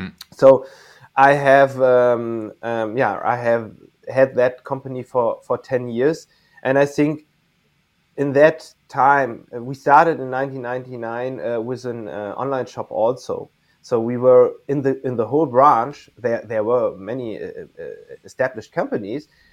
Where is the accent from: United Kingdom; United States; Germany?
Germany; Lübeck, Schleswig-Holstein; And then I come to study here in Lübeck, my hometown, and then everything was offline.